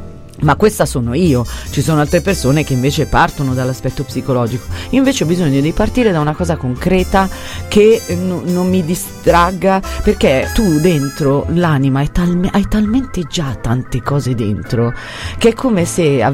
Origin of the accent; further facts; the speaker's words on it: Cologno Monzese, Lombardy, Italy; born there; Io sono nata a Cologno Monzese e sono vissuta in questa famiglia.